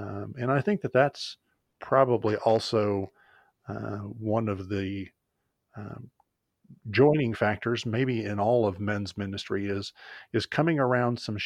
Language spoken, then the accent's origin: English; Marshfield, United States; several other pastors here in Marshfield, in my hometown.